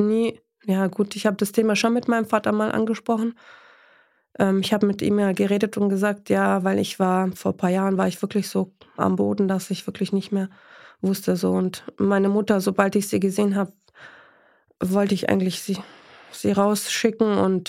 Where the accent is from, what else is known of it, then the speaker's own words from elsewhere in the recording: Poland; now in Germany; dankbar, dass wir so ein Leben haben hier in Deutschland, weil wir kommen aus Polen.